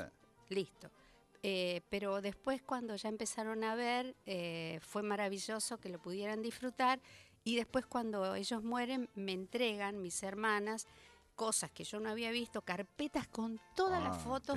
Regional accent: Spain; yo soy ariana y española

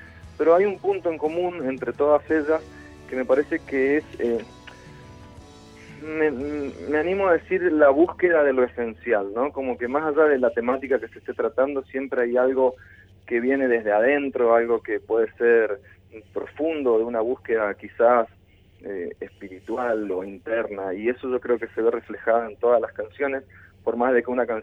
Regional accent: Resistencia, Chaco, Argentina; born there; yo nací en Resistencia, en el Chaco, y me crucé con la música desde muy chico

